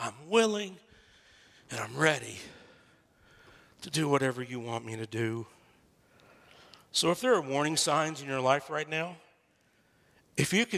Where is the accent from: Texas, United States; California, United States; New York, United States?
Texas, United States; I'm from Texas. We have a saying, maybe they have it where you live, but it originated in Texas.